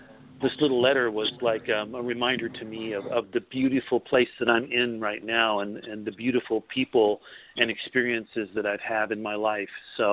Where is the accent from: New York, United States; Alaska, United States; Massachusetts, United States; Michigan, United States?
Alaska, United States; now in Ohio, United States; When I grew up in Alaska, they don't have fireflies. They don't have crickets. So the nights are very quiet.